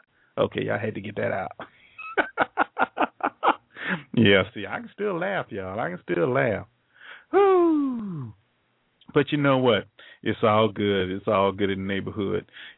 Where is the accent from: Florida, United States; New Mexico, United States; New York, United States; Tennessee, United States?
Florida, United States; but I don't know what y'all be doing down there in my home state, boy.